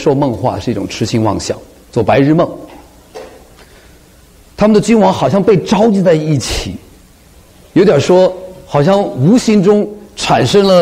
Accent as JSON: {"language": "Chinese", "country": "China", "tie": "born or raised there", "said": "所以我在这在我们中国大陆长大的人呢，这个东西是根深蒂固的"}